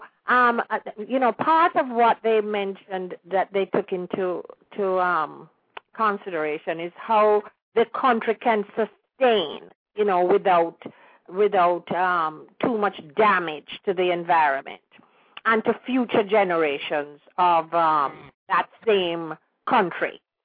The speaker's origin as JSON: {"language": "English", "region": "Kingston", "country": "Jamaica", "tie": "born or raised there", "said": "I was speaking to one of my girlfriends in Canada who was born and raised in Kingston like me, and some things we can remember being flourishing in Kingston isn't there anymore."}